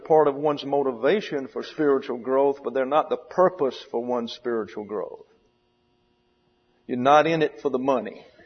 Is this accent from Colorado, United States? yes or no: no; New York City, New York, United States; We're the New York Mets. We're the pond scum. We deserve this because we're from New York City.